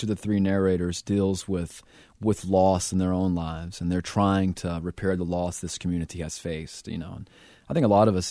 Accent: Gastonia, North Carolina, United States; You know, I'm a child of the 80s. So I was raised in Gastonia, and PTL, Jim and Tammy Faye Baker right next door, and Jerry Falwell and Jimmy Swaggart.

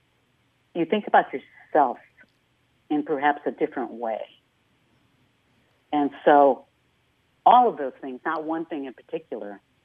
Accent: Hammond, Indiana, United States; it's one of the things I'm very passionate about my hometown of Hammond, Indiana.

